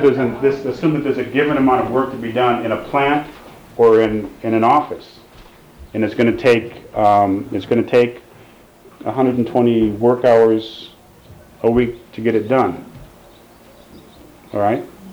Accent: Michigan, United States; And I grew up in Michigan where unions are real strong

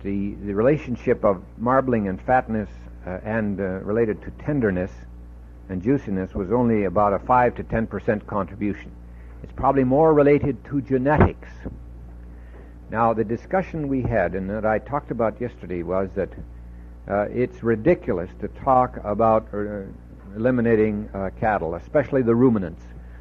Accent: Stanwood, Washington, United States; one of the leading places in the world right now in this is my hometown of Stanwood, Washington

